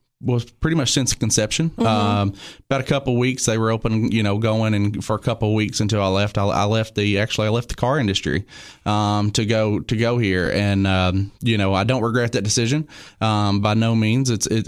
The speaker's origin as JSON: {"language": "English", "town": "Sparta", "region": "Tennessee", "country": "United States", "tie": "born or raised there", "said": "But, you know, I grew up over in Sparta, Tennessee. And, you know, my dad made us work. I grew up on a farm."}